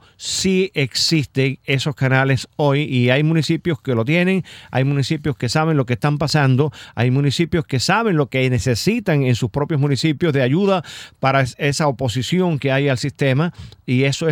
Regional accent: Punta Alegre, Ciego de Ávila, Cuba; now in United States; yo soy del municipio de Morón, soy de Punta Alegre, pero estudié todo mi bachillerato en Morón. O sea, yo terminé mi bachillerato en Morón en el año 56

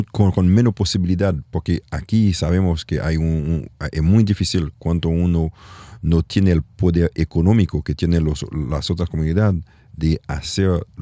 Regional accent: Haiti; Spanish is a second language; also born or lived in Africa / Europe / Canada; now in Miami, United States; Yo salí de Haití de exilio, fui en África con mis padres y después en Europa y después en Canadá y después llego aquí en Miami.

